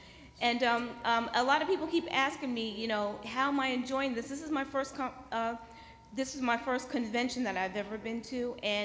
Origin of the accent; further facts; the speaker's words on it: New York, United States; I am from New York, Long Island, New York.